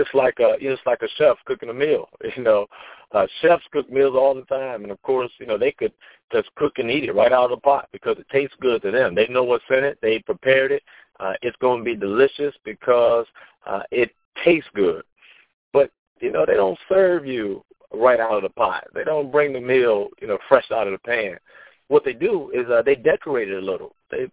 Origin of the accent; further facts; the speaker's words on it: Hampton, Virginia, United States; how I grew up in Phoebus, which is a rougher area of Hampton. So it's not downtown Hampton, but it's definitely not suburb.